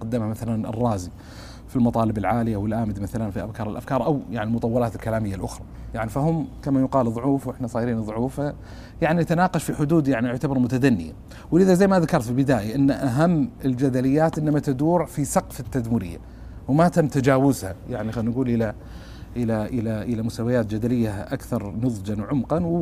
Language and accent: Arabic; Sudan; يقول له هذه قبيلة معروفة عندنا في السودان بس ما تنطق كذا